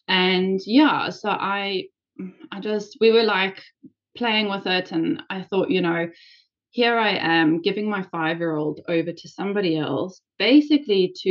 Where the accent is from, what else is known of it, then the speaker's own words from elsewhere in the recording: South Africa; now in New Zealand; we're a family of four living in New Zealand. We are originally from South Africa